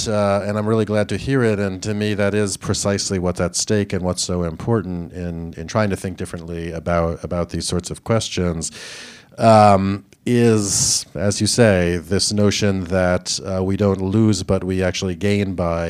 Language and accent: English; United States; As an American, I feel that, but also as a Jew.